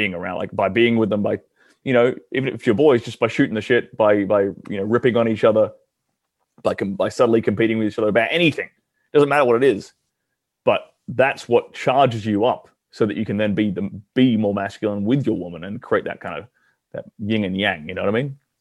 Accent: Australia; I'm an Australian. In Australia, we don't have libertarians.

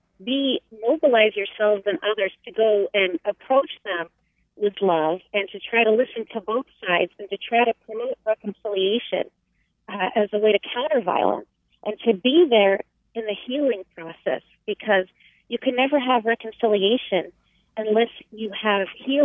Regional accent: Florida, United States; I grew up in Florida

